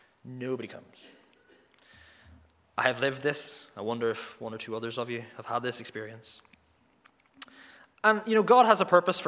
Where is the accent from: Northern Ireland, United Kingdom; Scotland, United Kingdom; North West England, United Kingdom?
Northern Ireland, United Kingdom; We're Northern Irish, so you'll have gone, no.